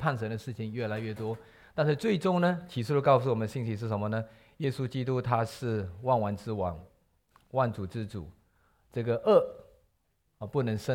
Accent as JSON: {"language": "Chinese", "country": "China", "said": "福这个字呢不但像我们中国人讲的祝福哈"}